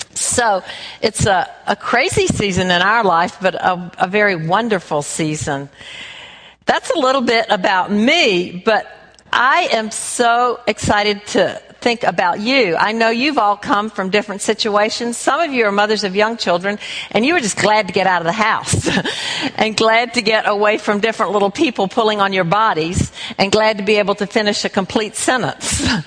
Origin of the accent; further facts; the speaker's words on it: Columbia, South Carolina, United States; born there; I was born in Colombia many years ago, and it's great to be back. I haven't been back here in about 5 years